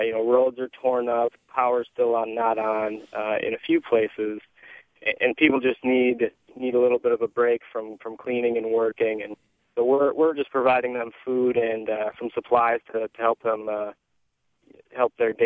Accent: Iowa, United States; A lot of people see we're from Iowa. They know of the floods that have occurred there.

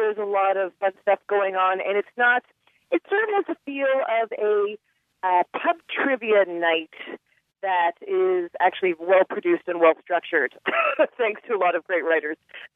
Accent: Canada; and I'm Canadian.

